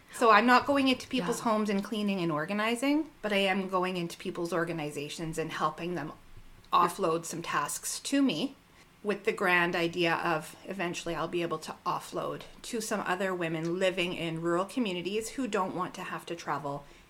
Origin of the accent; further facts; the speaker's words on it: Calgary, Alberta, Canada; now in Rosthern, Canada; and I live out in Rostern. So I think for me, like I'm from Calgary. I'm a true blue city girl